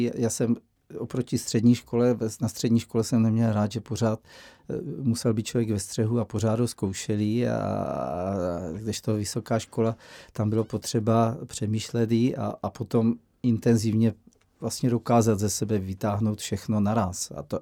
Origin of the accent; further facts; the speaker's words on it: Znojmo, South Moravian Region, Czechia; born there; My pocházíme ze Strážnice, což je náš rod, se tam dostěhoval. Já jsem se narodil už ve Znojmě, ale bráchové ještě ve Strážnici a mám vztah ke Strážnici, ale ke Znojmu jsem teda velký patriot Znojma